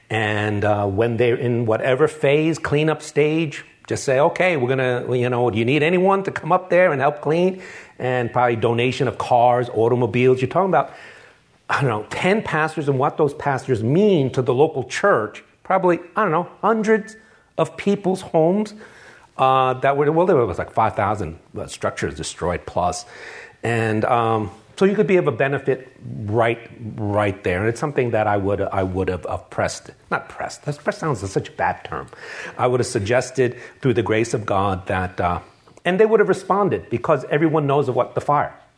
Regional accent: New York, United States; I grew up in New York City, and you can't live in New York City without having a bunch of Puerto Rican friends.

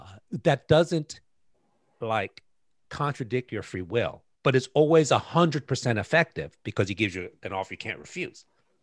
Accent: New York City, New York, United States; I was raised in New York City, so I'm a sort of like the Godfather movies. It's filmed on the streets that I lived in, Mott Street. I mean, I was raised there when I was young.

